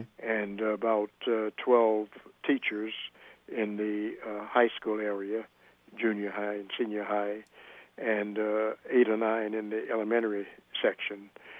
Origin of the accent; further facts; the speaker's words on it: Mobile, Alabama, United States; I grew up myself in Alabama down in Mobile, and during the same period that Dr. King was growing up.